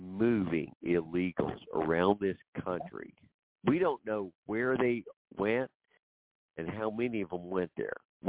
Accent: Ponca City, Oklahoma, United States; because I come from Ponca City, Oklahoma, and the greatest, all right, one of the great black cowboys of the Old West came from the area I lived in, okay?

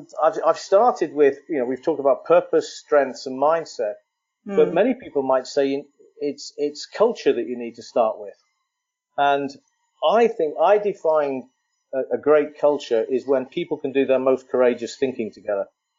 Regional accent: Ireland; Sadly, as an Irishman, the RFU has sort of aligned this all into helping England to become a winning rugby team again.

